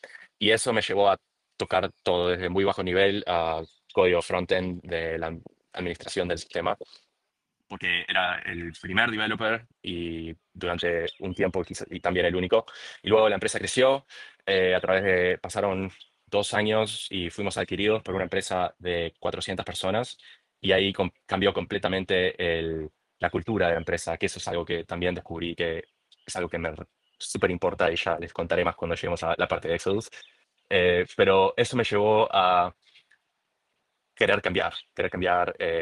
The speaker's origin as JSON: {"language": "Spanish", "country": "Uruguay", "tie": "born or raised there", "said": "Estudié ingeniería en informática en Uruguay, de donde soy, donde nací, donde me crié toda mi vida."}